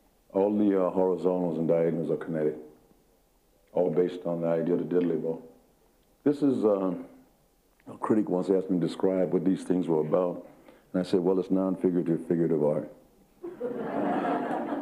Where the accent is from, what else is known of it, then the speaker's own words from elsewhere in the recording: New Orleans, Louisiana, United States; As a kid growing up in New Orleans, I think we have more churches and joints than any other city in this country.